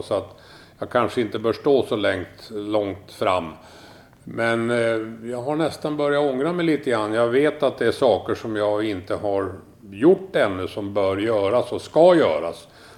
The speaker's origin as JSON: {"language": "Swedish", "town": "Skellefteå", "region": "Västerbotten County", "country": "Sweden", "tie": "born there", "moved": "as an adult", "said": "Jag är född i Skellefteå. Och flyttade väl därifrån i samband med militärtjänsten 1957."}